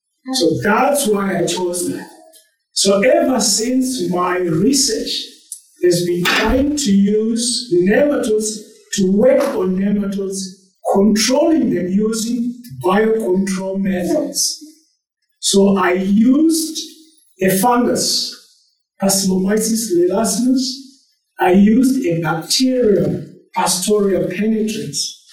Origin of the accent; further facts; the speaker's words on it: Zimbabwe; born there; I was born in Zimbabwe